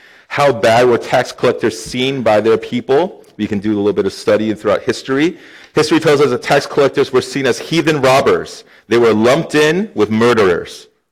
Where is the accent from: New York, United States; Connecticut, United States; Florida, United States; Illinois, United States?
Connecticut, United States; also born or lived in Boston; I come from Boston. I grew up in Connecticut, so all I heard was Yale and Harvard.